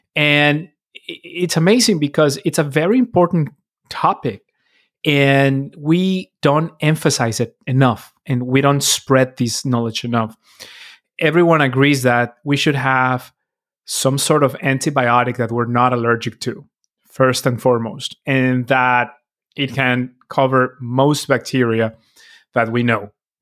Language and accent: English; Mexico; I grew up in Mexico